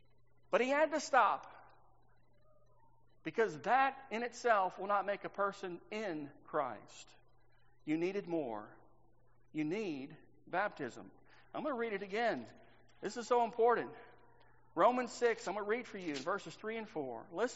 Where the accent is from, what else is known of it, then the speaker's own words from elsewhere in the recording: Texas, United States; This is stuff I grew up with in Texas.